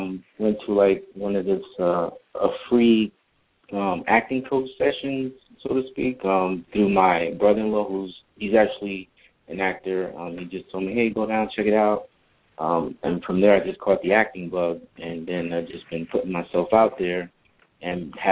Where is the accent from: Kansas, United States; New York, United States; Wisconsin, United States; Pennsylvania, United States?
New York, United States; I'm from New York. I currently live in Jersey, though.